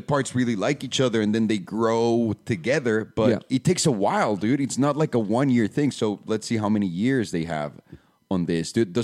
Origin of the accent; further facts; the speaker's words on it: Mexico; I've never been able to pronounce his last name because I grew up in Mexico.